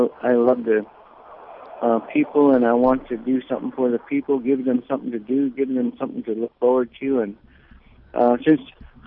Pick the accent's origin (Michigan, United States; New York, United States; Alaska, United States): Alaska, United States; Bethel; And I'm calling from beautiful downtown Bethel. It's my hometown, your hometown.